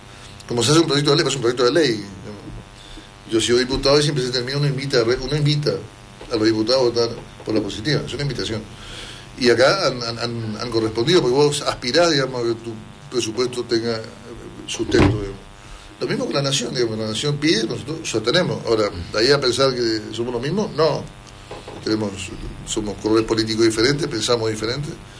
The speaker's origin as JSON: {"language": "Spanish", "country": "Argentina", "said": "somos argentinos a mucha honra y con mucho orgullo, y yo tengo un sentido de patria muy potente."}